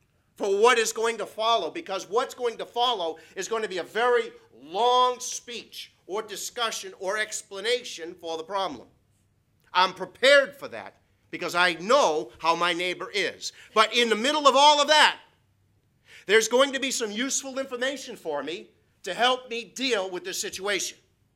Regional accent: New England, United States; I'm a New Englander, and I'm resourceful, and I'm stubborn, and I'm a Scot

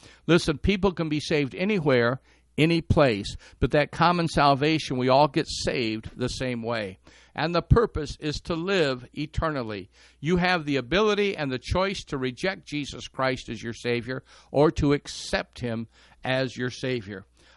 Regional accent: Detroit, Michigan, United States; as a young man growing up in Detroit.

